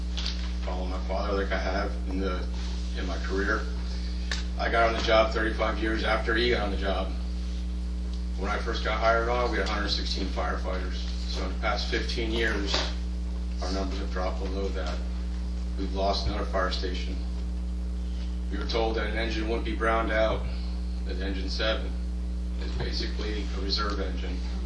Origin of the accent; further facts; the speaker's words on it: Bethlehem, Pennsylvania, United States; I was raised in Bethlehem.